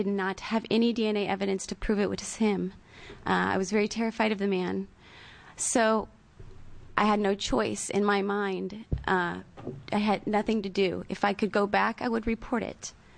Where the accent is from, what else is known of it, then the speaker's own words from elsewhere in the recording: Indiana, United States; I would like to give you a short summary of my story. I am from Indiana.